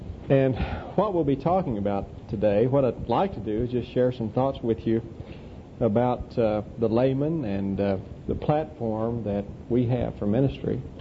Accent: Duncan, Oklahoma, United States; I'm from Duncan, Oklahoma.

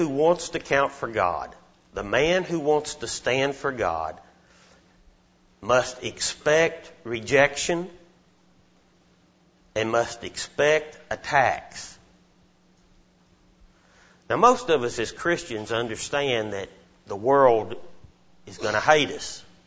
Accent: Frederick, United States; we left the church that I grew up in there in Frederick.

